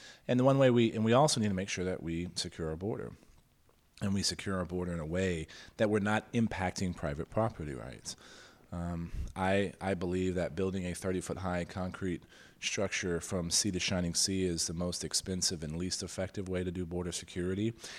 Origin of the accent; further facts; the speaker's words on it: San Antonio, Texas, United States; since NAFTA was signed in my hometown of San Antonio 24 years ago